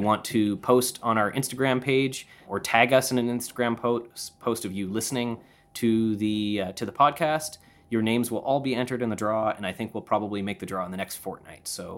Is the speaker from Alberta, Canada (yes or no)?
no; Fredericton, New Brunswick, Canada; I grew up in Fredericton and always hear about the excavations happening in Marysville